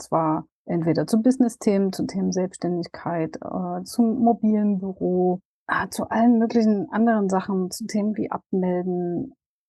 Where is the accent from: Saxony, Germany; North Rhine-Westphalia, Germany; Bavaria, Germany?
Saxony, Germany; Dresden; auf das Event in Dresden endlich jetzt hier in meiner Heimat auf dem Campingplatz